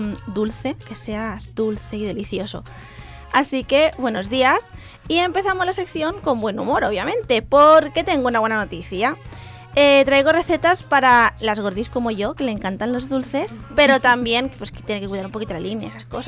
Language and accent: Spanish; Valencian Community, Spain; No, sí, soy valenciana, tengo que haber probado.